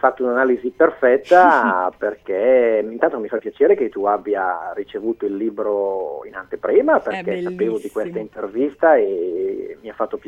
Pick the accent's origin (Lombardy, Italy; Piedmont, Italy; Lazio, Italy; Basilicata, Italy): Lombardy, Italy; Cremona; io sono di Cremona